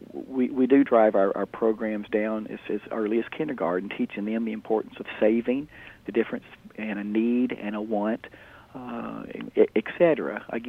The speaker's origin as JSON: {"language": "English", "town": "Princeton", "region": "Kentucky", "country": "United States", "tie": "born or raised there", "also_born_or_lived": "Paducah", "said": "I was born in Paducah and grew up in Princeton, Kentucky."}